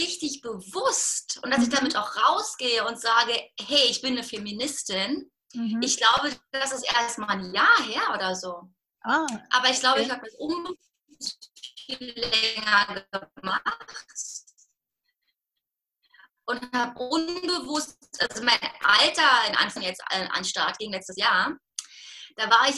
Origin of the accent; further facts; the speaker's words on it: Berlin, Germany; ich bin ja in Ost-Berlin groß geworden.